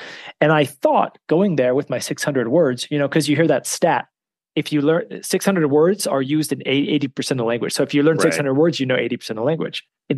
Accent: San Francisco, California, United States; I'm from San Francisco.

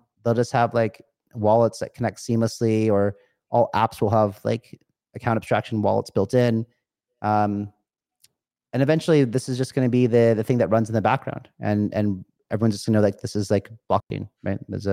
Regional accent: California, United States; Like I grew up in California, which was a blue state.

